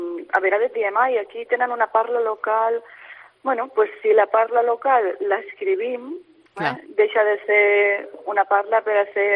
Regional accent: Barcelona, Catalonia, Spain; accent: Barcelona Catalan; moved away; quan vaig venir de Barcelona, perquè clar, jo estava molt acostumada a un català barceloní que és molt proper a l'estàndard.

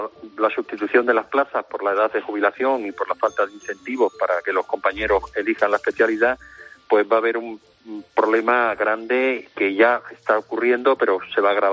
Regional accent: Extremadura, Spain; en mi tierra, Extremadura

